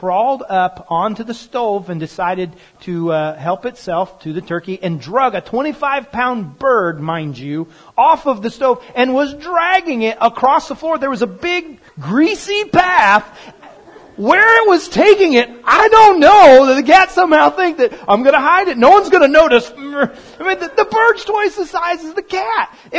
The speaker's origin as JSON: {"language": "English", "region": "East Coast", "country": "United States", "said": "And we're from the East Coast, and so we eat dinner very late."}